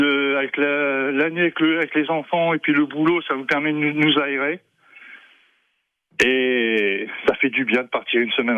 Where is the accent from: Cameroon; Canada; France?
France; Nevers, Bourgogne-Franche-Comté; De la Nièvre, Nevers.